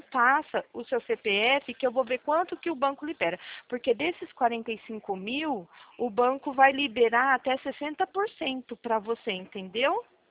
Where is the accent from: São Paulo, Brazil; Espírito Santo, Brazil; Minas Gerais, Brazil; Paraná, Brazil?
São Paulo, Brazil; Presidente Prudente; Eu sou trabalhadora, eu sou honesta, eu sou de Presidente Prudente. Eu sei que eu falo mais como da cobra, mas eu não tenho nada a esconder. Eu juro para você, sou cristã.